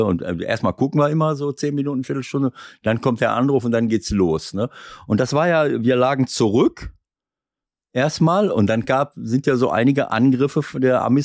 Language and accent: German; Schloß Holte-Stukenbrock, North Rhine-Westphalia, Germany; Und ich bin auch Mitglied beim VfB Schloss Holte, bei meinem Heimatverein hier, wo ich groß geworden bin seinerzeit.